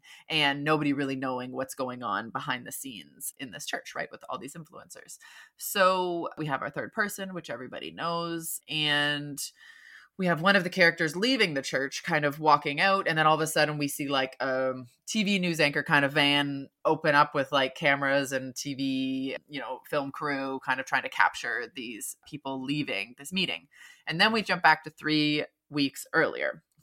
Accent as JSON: {"language": "English", "country": "United Kingdom", "lives_now": "San Francisco, United States", "said": "I'm a British writer and social media marketer living and working in San Francisco, which I've called home since 2014."}